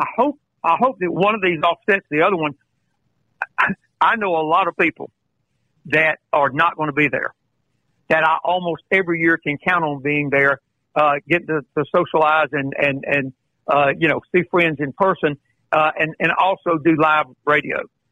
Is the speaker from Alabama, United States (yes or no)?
yes; Alabama, United States; now in Dallas, United States; Nothing against Dallas, but I come from Alabama